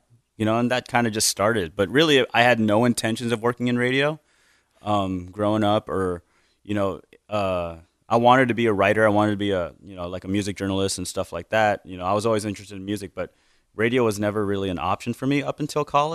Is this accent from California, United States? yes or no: yes; San Francisco, California, United States; also born or lived in Honolulu, United States; So the long story is I was born in Hawaii. I was born in Honolulu. But when I was about 6 months old, we moved to San Francisco, and I lived there for probably a good nine years or so.